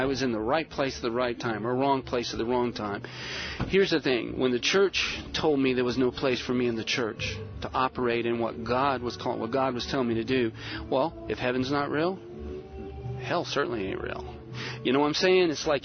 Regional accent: Florida, United States; so I was from Florida. I went up to South Georgia, sat on my grandparents' farm under a pine tree

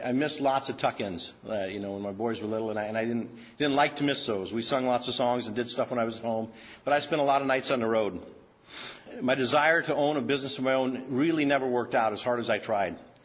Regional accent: Montana, United States; I grew up in Montana in a ranch with 7 brothers and 1 sisters.

